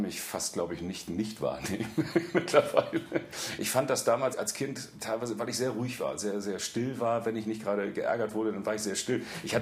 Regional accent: Hamburg, Germany; Ich komme ja nicht direkt aus Wilhelmsburg. Genau genommen komme ich aus Waltershof. Ja, Waltershof und Neuhof, das sind zwei verschwundene Viertel in Wilhelmsburg.

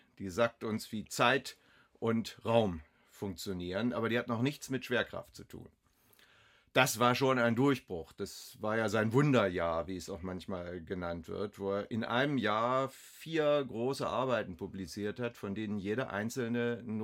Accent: Rotenburg, Lower Saxony, Germany; born there; also born or lived in Bremen / Bremerhaven; Ich bin geboren in Rothenburg-Wümme. Dann sind wir nach Bremen umgezogen und dann nach Bremerhaven. Und dann habe ich angefangen zu studieren. Dann war ich in Clausthal-Zellerfeld und dann kam Hannover und dann ging es weiter. Dann ging es hinaus in die Welt.

